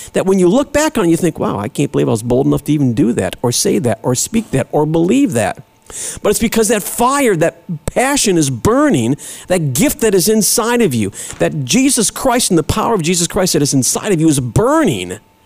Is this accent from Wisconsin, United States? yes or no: no; Cleveland, Ohio, United States; I remember when I was a kid, I grew up in Cleveland